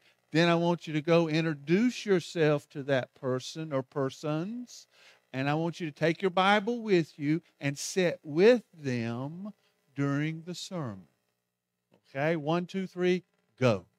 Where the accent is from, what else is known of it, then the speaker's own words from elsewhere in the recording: North Carolina, United States; He's from Chicago. Okay, he's from Chicago. I'm from North Carolina.